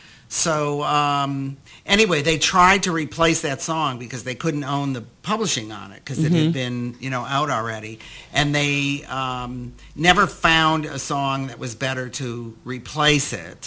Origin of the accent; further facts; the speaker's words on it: Detroit, Michigan, United States; swinging through the streets of Detroit, my hometown, which I did not know until I went and saw the movie.